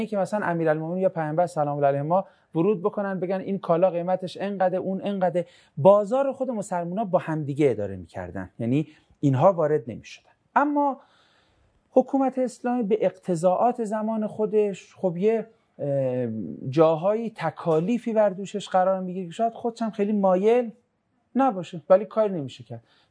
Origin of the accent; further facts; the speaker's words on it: Tehran, Tehran Province, Iran; حالا هر کی یه جایی، ما تهرانیم یه جور گرممونه.